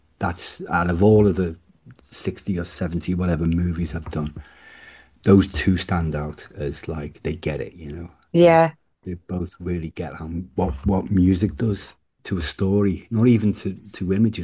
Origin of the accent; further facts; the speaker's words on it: Liverpool, North West England, United Kingdom; I grew up with that in Liverpool. There was a sketchy little kiosk because I lived by the docks.